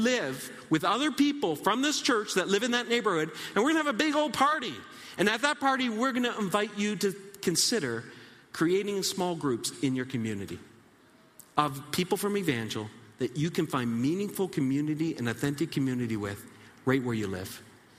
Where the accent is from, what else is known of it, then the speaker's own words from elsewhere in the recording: Saint John, New Brunswick, Canada; I took them back to my home city. I grew up in St. John, New Brunswick, east of here, and took them to my home church that I grew up in.